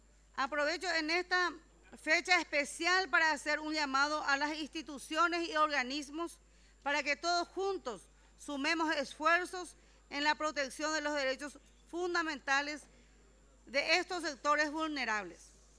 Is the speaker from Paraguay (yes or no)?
yes; Paraguay; como sociedad y como familia paraguaya